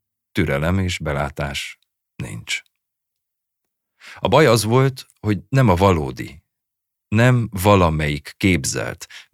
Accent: Chișineu-Criș, Arad County, Romania; Nyárádszereda egy hajdani mezőváros, ami sokban hasonlít Kisjenőre, ahol felnőttem.

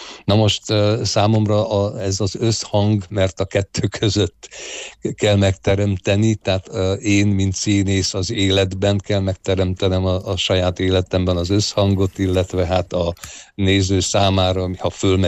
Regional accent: Harghita, Romania; ott nőttem fel, ott érettségiztem

